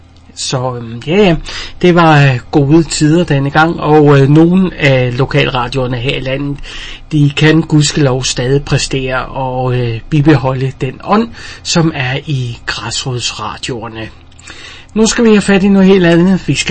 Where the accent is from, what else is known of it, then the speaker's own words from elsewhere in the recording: Randers, Central Denmark Region, Denmark; Jeg er personligt selv født og opvokset i Randers